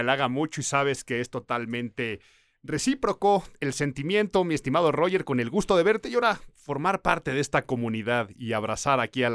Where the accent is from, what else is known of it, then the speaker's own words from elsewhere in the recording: Mexico City, Mexico; born there; Nací en Ciudad de México. Todavía soy modelo setentero.